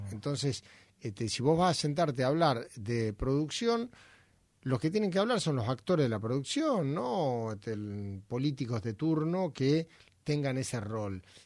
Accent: Argentina; No, flaco, somos todos argentinos.

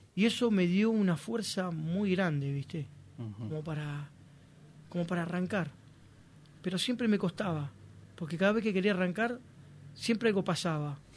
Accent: Wilde, Buenos Aires Province, Argentina; now in Mar del Plata, Argentina; donde estoy en mi ciudad, ¿no? En Mar del Plata, donde amo. Me encanta Mar del Plata. Yo soy oriundo de Buenos Aires, de Avellaneda, de Wilde.

